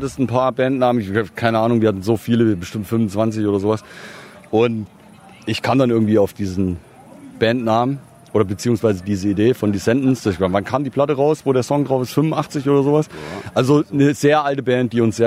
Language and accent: German; Hesse, Germany; Ich bin irgendwie aufgewachsen in Hessen, in so einem kleinen Dorf. Da ging nicht viel.